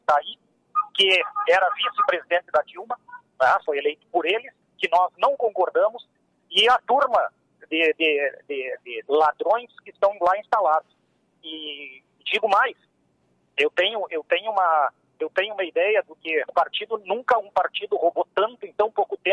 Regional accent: Rio Grande do Sul, Brazil; como nós gaúchos dizemos

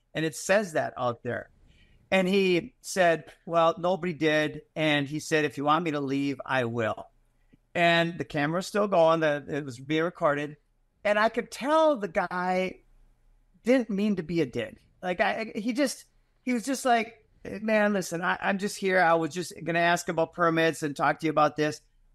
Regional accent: Minnesota, United States; So I grew up in Minnesota, so I call it God.

